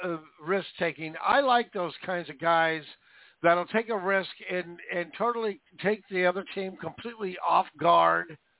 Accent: Seattle, Washington, United States; Look, me and Brother X, we know because we're from Seattle.

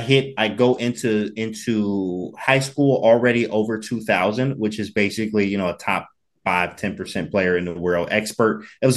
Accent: Detroit, Michigan, United States; So for me, I grew up in Detroit, Michigan.

